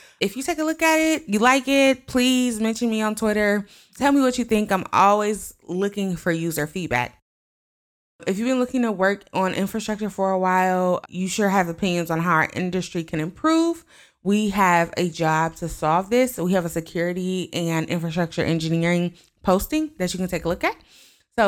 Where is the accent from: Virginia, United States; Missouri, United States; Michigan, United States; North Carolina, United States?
Michigan, United States; Detroit; I'm from Detroit, Michigan, and currently living in California. So I'm a very Midwest girl trying to adapt to this very California life.